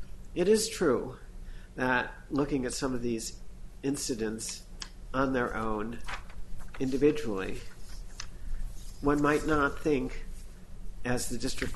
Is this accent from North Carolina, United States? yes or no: no; Chicago, Illinois, United States; He referred to an old Chicago expression, and although I'm from Chicago, I never heard the expression